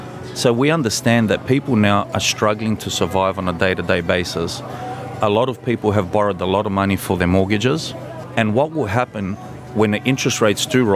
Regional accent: Bankstown, New South Wales, Australia; I was born and bred in Bankstown. As I mentioned previously, I was born in 1982. I have two migrant parents that come from Greece.

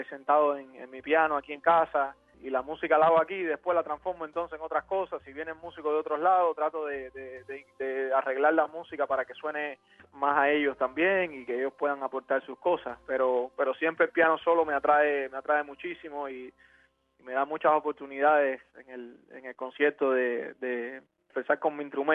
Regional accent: Cuba; tocar música con la que yo crecí, con la que nací escuchando en Cuba, música tradicional cubana, y hacerla a mi manera

